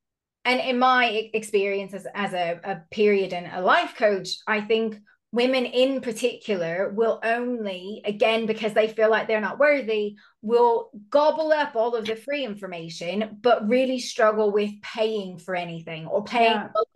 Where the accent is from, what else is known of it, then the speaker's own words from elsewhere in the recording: United States; I remember growing up with Always, because I'm from America